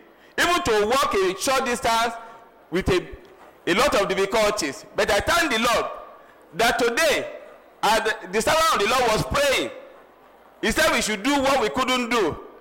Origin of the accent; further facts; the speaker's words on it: Ile-Ife, Osun, Nigeria; I'm from Hospital District, Ile-Ife.